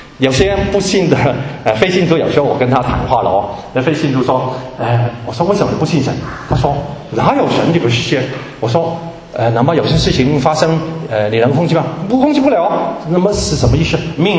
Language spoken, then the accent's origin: Chinese; China; now in Germany; 我们是华人啊，我们来自中国。然后呢我们身居德国，然后呢我们可能希望申请移民到美国